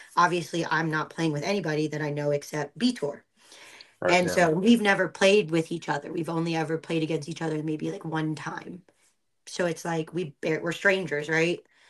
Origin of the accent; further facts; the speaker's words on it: Philippines; the Philippines, we were colonized by the Spanish, but then have a lot of American influence because we are an American territory, right?